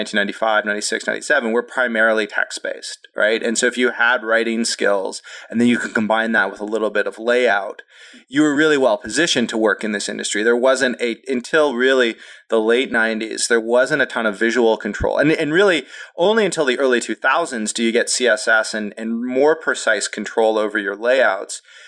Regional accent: Toronto, Ontario, Canada; moved away as an adult; now in United States; since I moved to the Bay Area, let's see, it was a year ago, February. So February of 2015, and I come from Toronto, Canada originally.

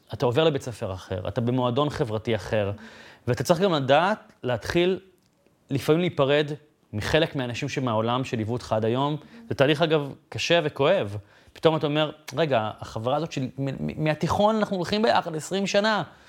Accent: Bat Yam, Tel Aviv District, Israel; אפשר להגיע משכונה מאוד פשוטה וצנועה בבת ים, מהורים שהתגרשו כשהייתי בן 7, ולצמוח, ולעשות את זה לבד

